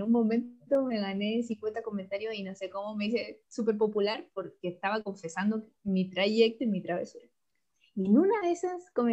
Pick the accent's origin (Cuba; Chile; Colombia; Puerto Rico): Chile; entonces como que una argentina y una chilena son súper encontrarte porque somos hermanas